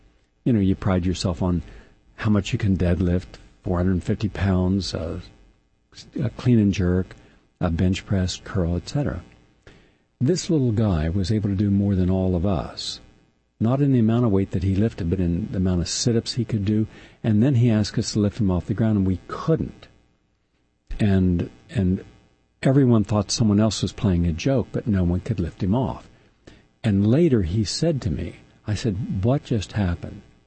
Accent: West Virginia, United States; Mind you, I'm from West Virginia, where the tallest building, I think there were 2 that were 7 stories, and a big city was Pittsburgh, and almost no one ever got there.

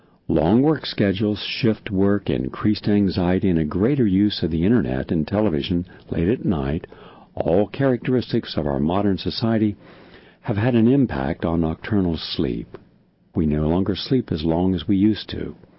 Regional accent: Southern US, United States; Where I grew up in the South, as children, we were told, whether we liked it or not, more often not, we did not like it, to take a nap.

